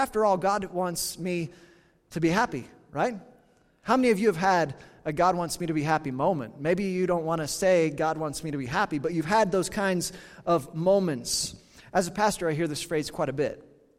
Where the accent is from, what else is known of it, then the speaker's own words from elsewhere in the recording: Kansas, United States; Well, when I grew up in Kansas and where I grew up in Kansas